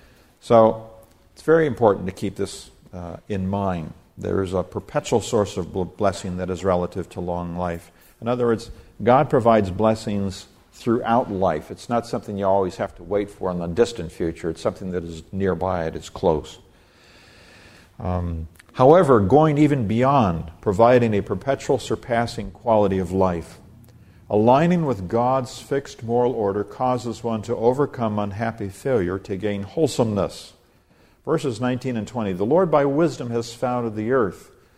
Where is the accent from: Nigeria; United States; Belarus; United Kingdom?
Nigeria; 120 years ago, where I grew up in Nigeria, West Africa, was known as the white man's graveyard.